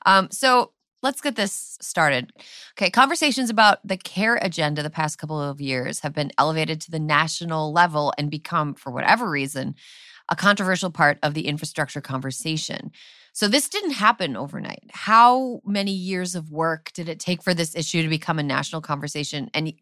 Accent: Wisconsin, United States; When I grew up in Wisconsin, I had relatives in Iowa.

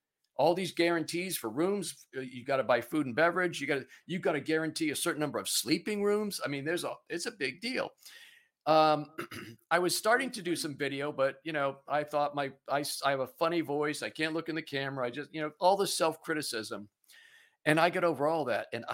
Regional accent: Pennsylvania, United States; I'm originally from Pennsylvania. It's where I am now.

